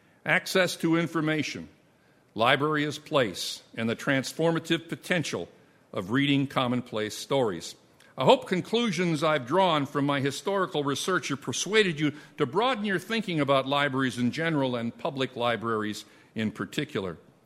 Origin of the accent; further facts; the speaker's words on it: Wisconsin, United States; a small college, Lawrence University in Appleton, Wisconsin, which was near my hometown.